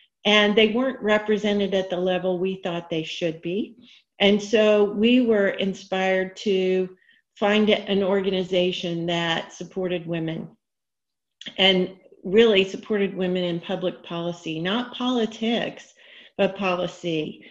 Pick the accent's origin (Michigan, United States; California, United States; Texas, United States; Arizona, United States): Texas, United States; Richardson; So with that, I grew up in Richardson, Texas. I made my way as a practicing lawyer and then went in-house to Blue Cross.